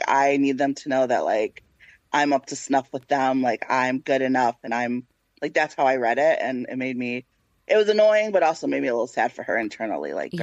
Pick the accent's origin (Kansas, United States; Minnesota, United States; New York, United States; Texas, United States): New York, United States; Canandaigua; also born or lived in Africa; I was born in Africa, like, I grew up in a predominantly, like, white neighborhood. I grew up in Canandaigua, New York, upstate New York.